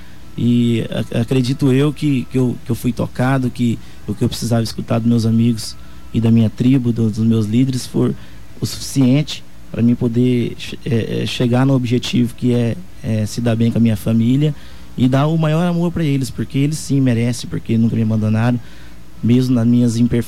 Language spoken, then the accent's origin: Portuguese; Dourados, Mato Grosso do Sul, Brazil; Eu sou de Dourados.